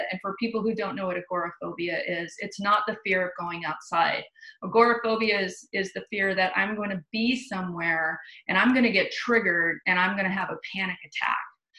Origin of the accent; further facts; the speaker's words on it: California, United States; now in Portland, United States; I'm from the Bay. I live up in Portland now, but I'm from San Francisco Bay Area.